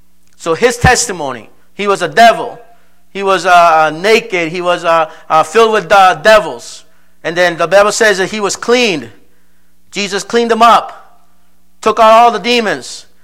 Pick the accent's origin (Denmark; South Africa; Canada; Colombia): Colombia; now in United States; when I go back home to when I'm in Colombia, I tell the people, yeah, I'm from the States